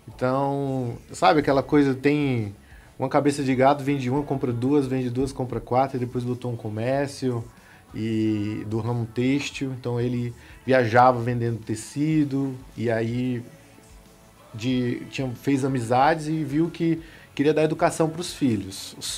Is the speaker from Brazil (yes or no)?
yes; Fortaleza, Ceará, Brazil; moved away as an adult; now in São Paulo, Brazil; também sou cearense de Fortaleza.